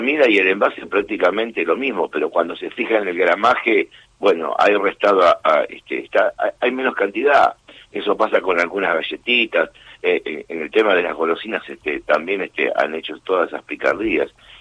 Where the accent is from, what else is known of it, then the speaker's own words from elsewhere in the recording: Morón, Buenos Aires Province, Argentina; yo por ejemplo, soy de Morón